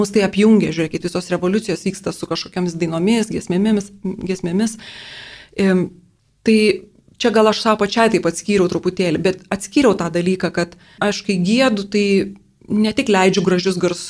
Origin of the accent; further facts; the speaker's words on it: Klaipėda, Klaipėda County, Lithuania; Aš pati iš Klaipėdos esu.